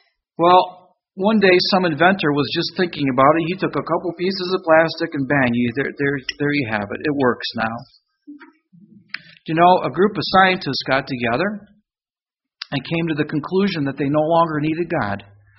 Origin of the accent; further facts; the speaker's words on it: Michigan, United States; I grew up in Michigan. Blizzards don't worry me.